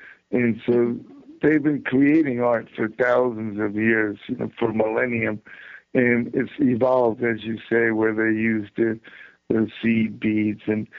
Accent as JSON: {"language": "English", "region": "New York", "country": "United States", "tie": "born or raised there", "also_born_or_lived": "New Jersey", "said": "I could survive growing up in New York and New Jersey."}